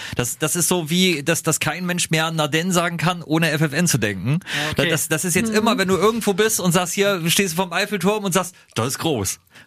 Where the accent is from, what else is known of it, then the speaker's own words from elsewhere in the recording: Lower Saxony, Germany; ich komm aus Niedersachsen, wir kommen vom Dorf.